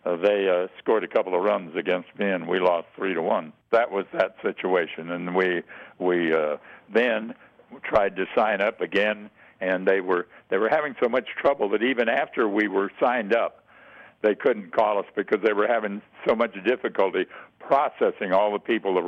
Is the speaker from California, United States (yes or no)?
yes; California, United States; also born or lived in Vancouver, Washington; I was born in Vancouver, Washington, moved to Southern California when I was a year old. I moved simply because my parents moved and I had to go with them. And so I spent all of my school years and growing up years until I went into the service in Southern California.